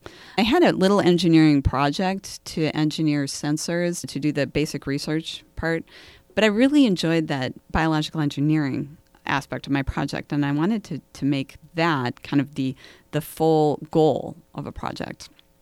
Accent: Minnesota, United States; So I grew up in Minnesota. I've always been interested in building.

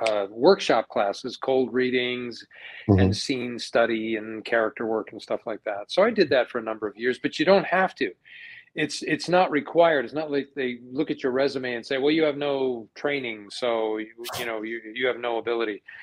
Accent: Connecticut, United States; born there; I just got back yesterday, actually, from the state of my birth. I was born in Connecticut

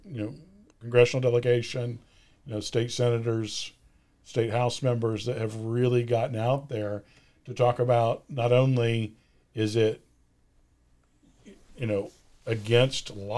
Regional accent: United States; it concerns me as an American, mm-hmm. as a Christian, as a Republican

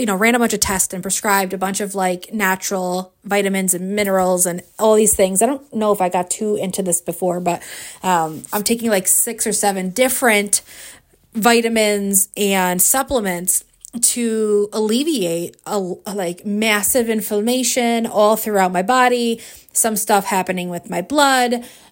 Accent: New York, United States; I'm a New York City girl, right? So at heart, I'm from Manhattan, even though I grew up here locally.

